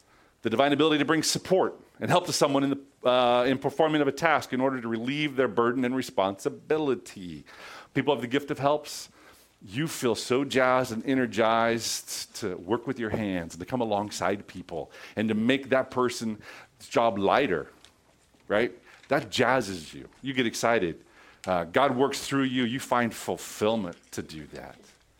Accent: Oregon, United States; We came from Oregon. All Oregonians speak redneck.

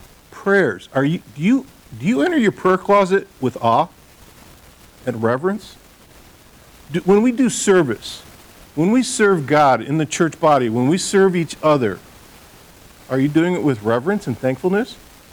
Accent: Detroit, Michigan, United States; because I grew up in Detroit.

